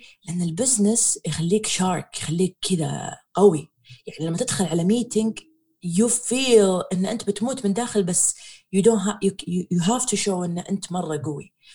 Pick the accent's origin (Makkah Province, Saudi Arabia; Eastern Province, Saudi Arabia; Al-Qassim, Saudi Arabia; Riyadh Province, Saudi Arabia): Eastern Province, Saudi Arabia; Khobar; أنا كنت أدرس طب أسنان بالرياض أول سنة، بس لأني أنا من أهل الشرقية ورحت الرياض ما كنت متأقلم، ما قدرت أعيش بالرياض 2008 إيه، فما كان سهل علي أني أتأقلم. فبعدين نهاية السنة الأولى قررت أني أرجع الخبر عند أهلي